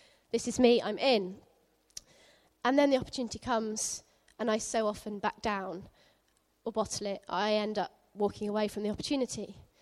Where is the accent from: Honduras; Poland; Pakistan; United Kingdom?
United Kingdom; Exeter, South West England; I had the amazing privilege of going to a tiny Christian school growing up in Exeter.